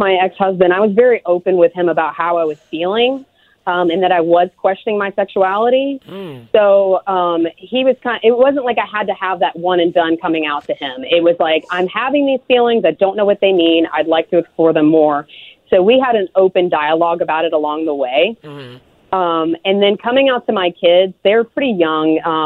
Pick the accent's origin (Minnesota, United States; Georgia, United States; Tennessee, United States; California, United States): Georgia, United States; Atlanta; And now I'm from Atlanta, born and raised. My parents are Georgia born and bred, conservative.